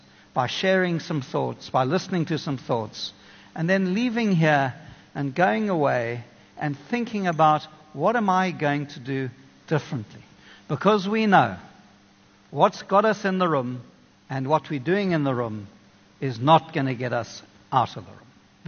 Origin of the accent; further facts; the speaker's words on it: Kenya; now in South Africa; I grew up in Kenya. I love the Kenyans.